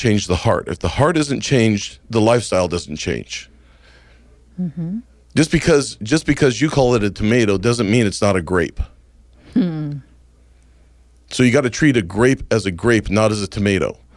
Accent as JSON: {"language": "English", "region": "Oregon", "country": "United States", "said": "And then, you know, then second, I'm an American. And then third, I'm an Oregonian."}